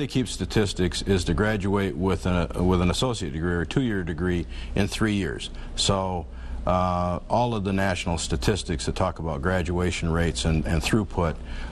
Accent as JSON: {"language": "English", "region": "Michigan", "country": "United States", "said": "I come from Michigan, and there we're all about efficiency and effectiveness."}